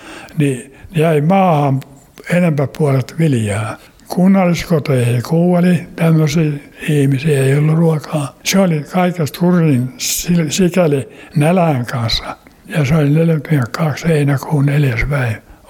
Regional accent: Ahlainen, Satakunta, Finland; Joo, kyllä, olen Satakunnassa syntynyt ja kasvanut. Siellä oli isä maatila.

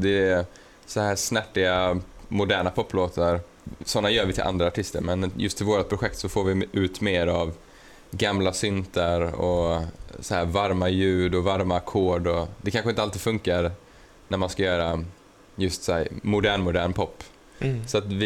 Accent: Sweden; det är många i Sverige som inte vet att vi är svenskar.

